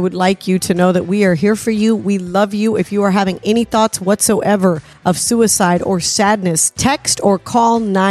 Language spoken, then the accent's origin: English; the South, United States; I'm from the South.